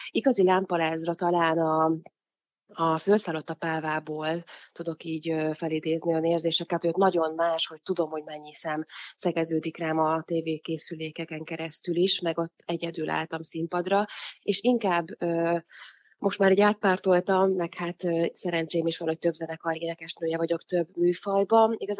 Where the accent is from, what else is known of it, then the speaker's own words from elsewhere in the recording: Eger, Heves, Hungary; ő járt Egerben, mert ott nőttünk föl a Farkas Ferenc zeneiskolába, aztán oda is követtem